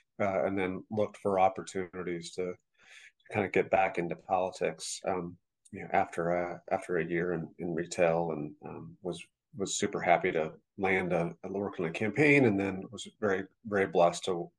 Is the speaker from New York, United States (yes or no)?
no; Fort Collins, Colorado, United States; Yeah, I grew up in Fort Collins, Colorado.